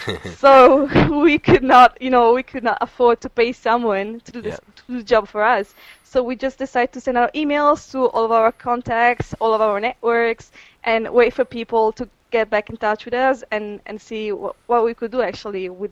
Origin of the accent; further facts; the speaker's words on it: Milan, Lombardy, Italy; English is a second language; I'm from Italy, from Milan